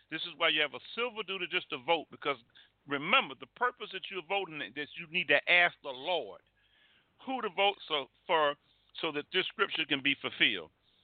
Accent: Mobile, Alabama, United States; This is the most wickedest spirit I've seen since I was a child from Mobile, Alabama.

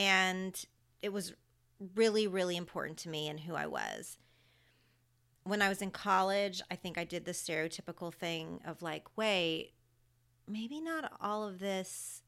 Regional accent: Oklahoma, United States; I grew up in a really great church, a really great small non-denominational church in my hometown in Oklahoma

